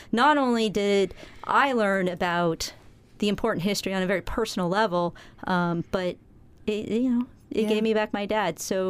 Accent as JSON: {"language": "English", "region": "Washington", "country": "United States", "tie": "born or raised there", "said": "my dad, he was working in Alaska when I was growing up in Washington, and dad would always leave and go to Alaska every summer."}